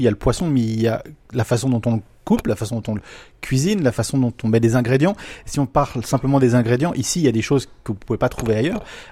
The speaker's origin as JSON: {"language": "French", "country": "France", "said": "on est français, on peut avoir un peu la grosse tête quand on parle de cuisine et de gastronomie"}